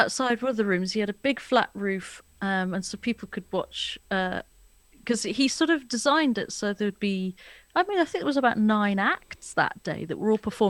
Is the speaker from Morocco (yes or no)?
no; Wales, United Kingdom; I'm from South Wales.